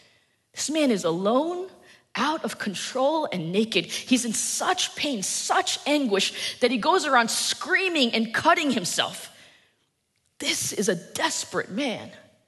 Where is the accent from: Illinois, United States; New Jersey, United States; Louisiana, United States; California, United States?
New Jersey, United States; Although I'm from New Jersey, so I'm not really sure in the life of a pig herder would be